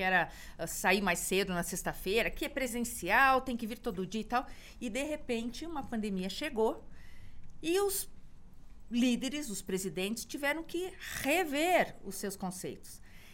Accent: Curitiba, Paraná, Brazil; eu sou de Curitiba, né, do Paraná, do Leite Quente, pelando a gente.

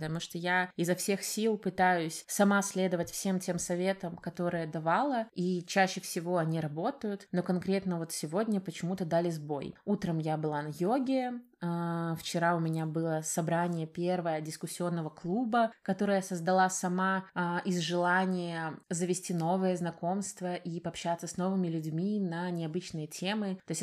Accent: Minsk, Belarus; Я из Минска, из Белоруссии.

